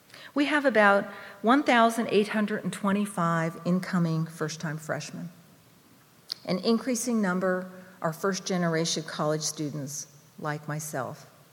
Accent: Oakland, California, United States; when I was a little girl growing up in Oakland.

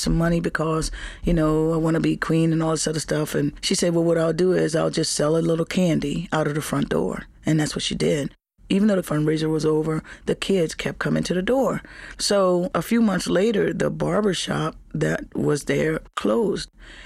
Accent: New Orleans, Louisiana, United States; born there; I was born in the Treme, and in the Treme, there's lots of music, but we live on St. Philip Street

